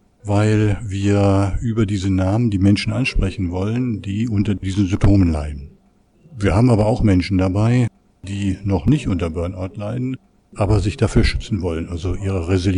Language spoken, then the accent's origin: German; Neuss, North Rhine-Westphalia, Germany; ich komme aus dem Rheinland, aus Neuss in der Nähe von Düsseldorf.